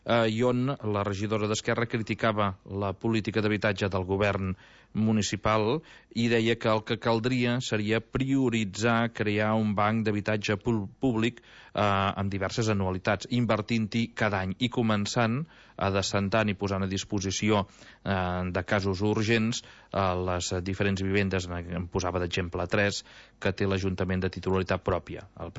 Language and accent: Catalan; Catalonia, Spain; sapigueu que hi som els catalans.